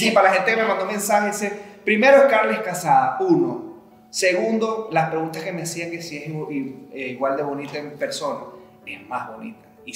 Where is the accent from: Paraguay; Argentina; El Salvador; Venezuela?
Venezuela; Barinas; Yo soy de Barinas ahora